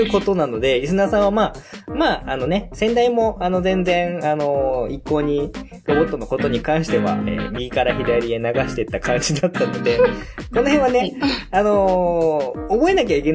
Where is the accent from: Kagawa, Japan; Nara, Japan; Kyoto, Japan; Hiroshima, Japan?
Kagawa, Japan; まあ僕もね、もともと出身は香川なんで、